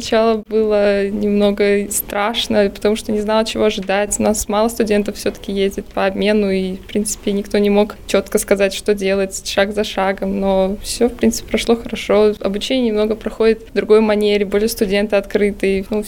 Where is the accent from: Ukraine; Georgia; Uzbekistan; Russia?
Russia; Если я говорил, что я из России